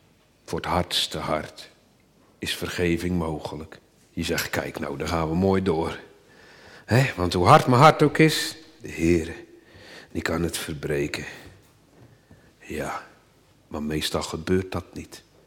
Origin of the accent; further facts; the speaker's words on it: Borssele, Zeeland, Netherlands; Ik kom van Borselen van vroeger.